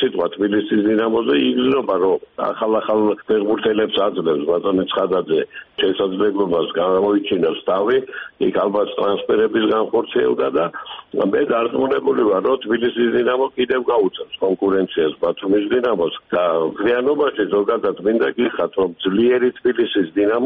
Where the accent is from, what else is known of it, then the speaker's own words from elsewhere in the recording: Batumi, Adjara, Georgia; მე როგორც ბათუმელი კაცი და გულშემატკივარი ვისურვებდი ამას